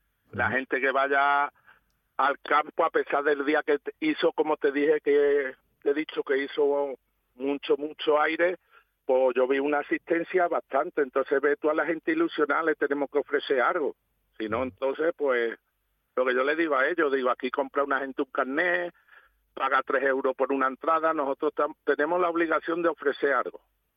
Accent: Campillo, Spain; yo soy de Campillo, pero ya te digo que si he jugado y está ahí, somos pueblos vecinos

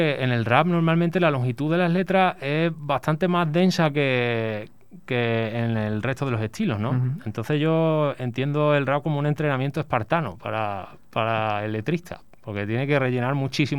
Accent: Osuna, Andalusia, Spain; soy de Osuna

